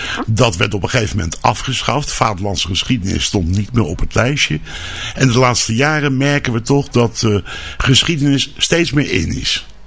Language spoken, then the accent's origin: Dutch; Rotterdam, South Holland, Netherlands; now in Capelle aan den IJssel, Netherlands; eigenlijk kom ik uit Rotterdam, zoals veel Capellenaren.